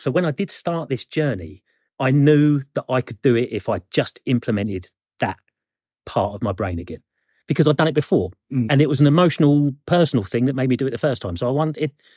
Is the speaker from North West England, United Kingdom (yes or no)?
no; Brighton, South East England, United Kingdom; because I'm from Brighton. Everyone works for American Express. If you're from Brighton, that's the rule.